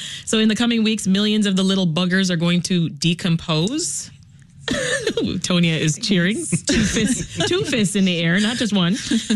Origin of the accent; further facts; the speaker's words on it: Canada; They already know I'm Canadian.